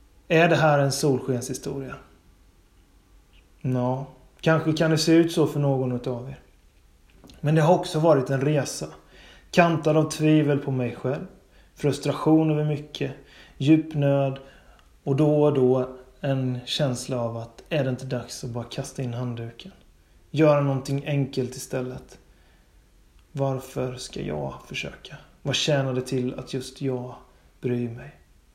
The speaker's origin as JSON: {"language": "Swedish", "town": "Bottnaryd", "region": "Jönköping County", "country": "Sweden", "tie": "born or raised there", "also_born_or_lived": "Gothenburg", "said": "Det stället som är Ernsta, som låg där någonstans på andra sidan Vättern från Bottnaryd där jag är uppvuxen."}